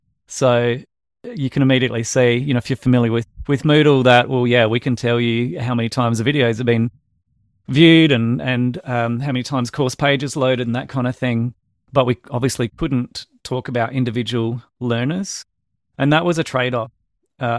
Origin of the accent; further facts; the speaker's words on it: Australia; And I'm speaking as an Australian person supporting a project in Kenya.